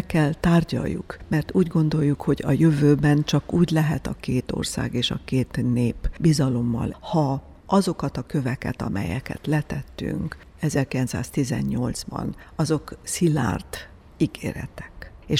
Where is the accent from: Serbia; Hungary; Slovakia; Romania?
Romania; Transylvania; bár én, mint erdélyi ember, aki egy román-magyar házasságba élek.